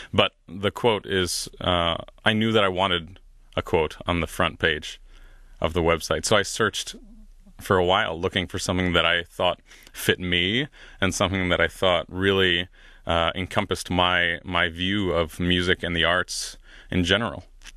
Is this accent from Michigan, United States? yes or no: no; Tobyhanna, Pennsylvania, United States; So I grew up in Tobyhanna, Pennsylvania, which is in the Poconos on the eastern side of PA.